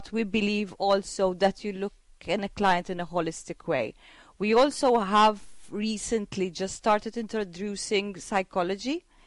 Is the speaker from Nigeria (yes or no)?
no; Malta; born there; I was born here in Malta, yes.